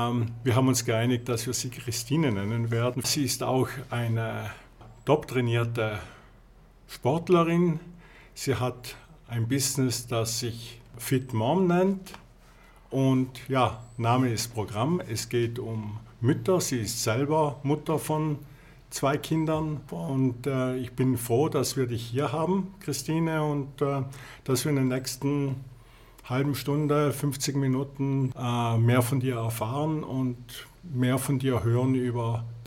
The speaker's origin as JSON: {"language": "German", "region": "Trentino-Alto Adige", "country": "Italy", "said": "Ja, aus dem wunderschönen Südtirol und Berge, Meer."}